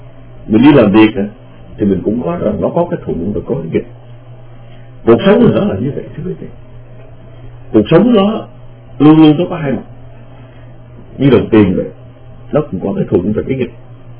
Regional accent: Vĩnh Long, Vietnam; Mà chúng tôi lớn lên ở Vĩnh Long, mình ở Vĩnh Long thì ra chú đồng ruộng

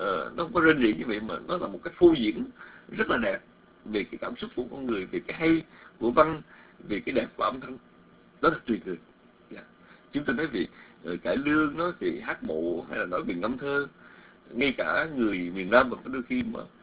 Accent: Mekong Delta, Vietnam; chúng tôi lớn lên ở miền Tây đó, lớn lên ở miền Nam đó

